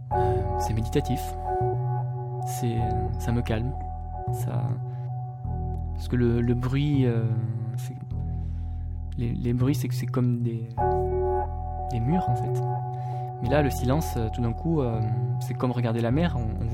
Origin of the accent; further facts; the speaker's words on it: Auvergne-Rhône-Alpes, France; je viens de France, de la région de Rhône-Alpes, dans la Drôme.